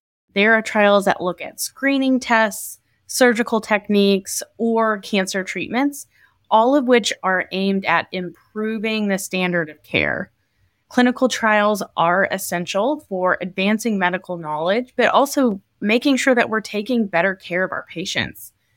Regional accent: Kentucky, United States; also born or lived in California / Kansas; So I am originally from the Bluegrass State of Kentucky, but I lived in California and Kansas for training, and now I'm very happy to be caring for patients in the beautiful state of Virginia.

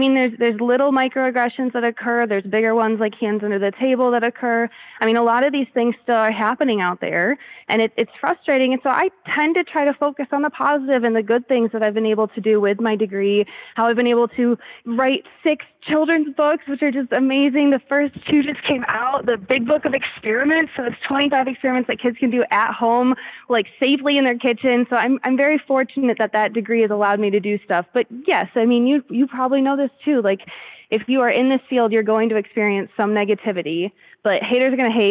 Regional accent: Michigan, United States; I'm originally from Michigan, and I'm super fortunate because my mom always encouraged me to explore and investigate.

